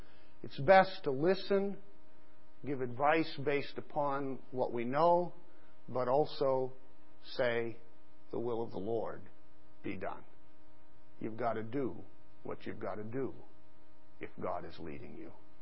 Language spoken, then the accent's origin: English; Pakistan; In fact, when I grew up in Pakistan as a kid, we would often see all of the women down by the riverbank